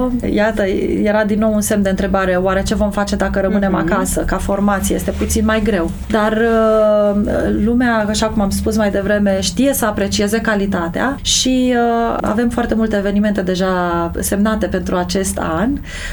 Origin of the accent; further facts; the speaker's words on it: Romania; Dar publicul nostru de acasă, pentru mine ca și român, mi se pare mult mai cald.